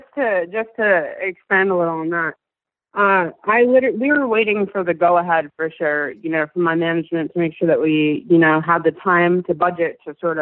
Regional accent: Vernon, New York, United States; He actually came out to my hometown of Vernon, New York a couple months later to shoot a music video and everything.

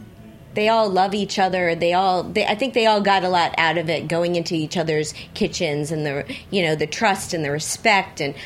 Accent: New York, United States; he heard I was from New York

